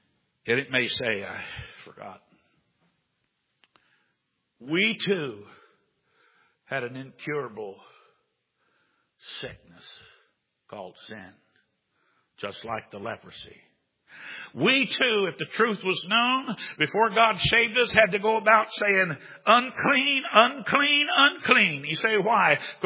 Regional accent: United States; born there; So I was born in America. I'm liberated.

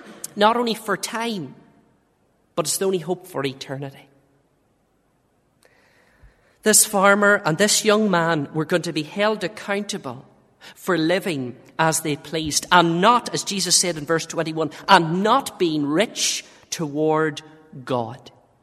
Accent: Dungannon, Northern Ireland, United Kingdom; And I grew up in the Presbyterian Church outside Dungannon.

